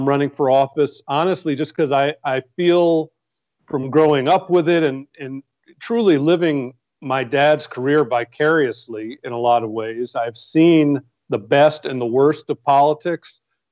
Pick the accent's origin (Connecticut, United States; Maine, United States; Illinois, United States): Connecticut, United States; New Haven; now in Georgia, United States; I like so many folks in Georgia nowadays, I am a Georgian by choice. We moved here 15 years ago from New Haven, Connecticut originally